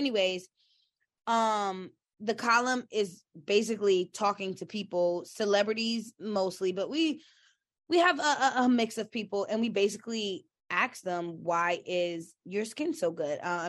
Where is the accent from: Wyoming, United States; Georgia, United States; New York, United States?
New York, United States; And so then I'm from New York, like, was always a hustler, all these things.